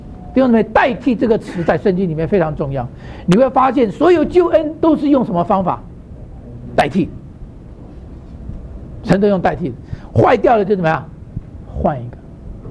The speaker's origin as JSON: {"language": "Chinese", "country": "Taiwan", "tie": "born or raised there", "said": "我是从台湾出生长大，在台湾呢，很多人呢"}